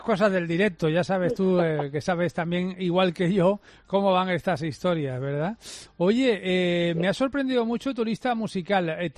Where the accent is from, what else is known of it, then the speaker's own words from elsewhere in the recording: Málaga, Andalusia, Spain; la gente que somos de Málaga